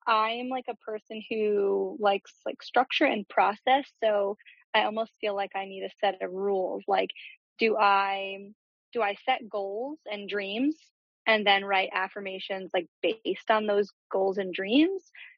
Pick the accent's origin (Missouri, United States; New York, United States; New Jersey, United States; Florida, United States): New Jersey, United States; Layton; I am from Northwestern New Jersey, a little town called Layton.